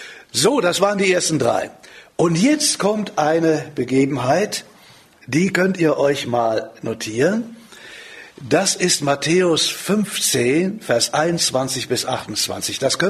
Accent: Cologne, North Rhine-Westphalia, Germany; ich bin in Köln aufgewachsen

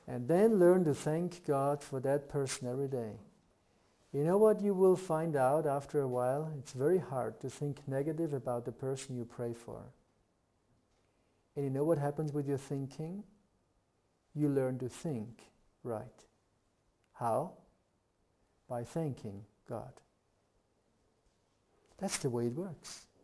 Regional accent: Austria; you know what, I came from Austria, particular only to answer you that question

